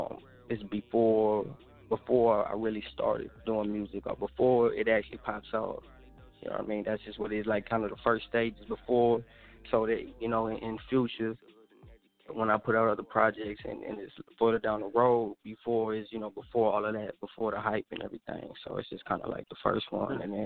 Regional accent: Reno, Nevada, United States; now in Houston, United States; I was born and raised in Reno, Nevada, and I moved to Houston, Texas.

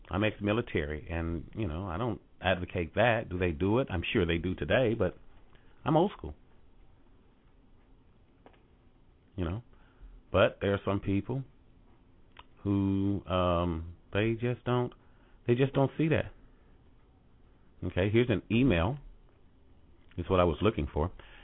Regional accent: Gary, Indiana, United States; I'm from Gary, Indiana, originally, so, you know, I drive home sometime.

